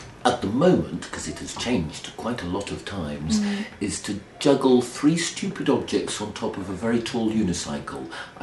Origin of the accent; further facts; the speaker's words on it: South West England, United Kingdom; No, I grew up in Devon, so I went to school down in Devon.